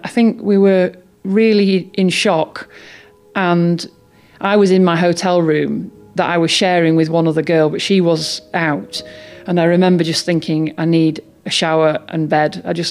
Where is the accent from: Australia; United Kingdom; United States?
United Kingdom; we're new in New York. We're from Britain. We're scared to death. We've just been evacuated.